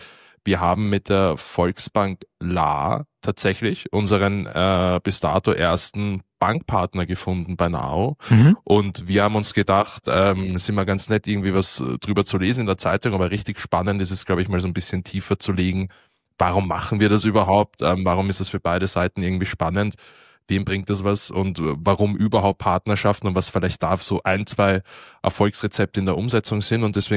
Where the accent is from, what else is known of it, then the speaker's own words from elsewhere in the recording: Austria; Also als Österreicher schaue ich beim Thema Fußball natürlich immer beschämt zu Boden